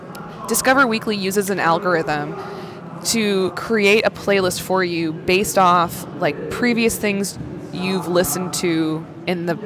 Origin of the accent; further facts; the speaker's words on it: New Orleans, Louisiana, United States; I'm from New Orleans, Louisiana, and so we sort of call this kind of general sound of theirs like old timey